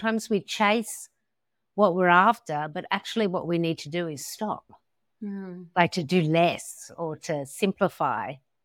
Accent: Australia; born there; also born or lived in New York City; now in Tobago, Trinidad and Tobago; Yeah, I'm Australian-American. So my father was Australian. My mother is American. And I was born in Australia. I've lived in many parts of the world. And before moving to the Caribbean, I was based up in New York City.

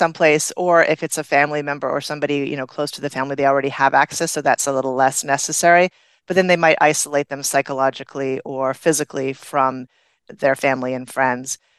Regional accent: Canada; I'm originally from Canada

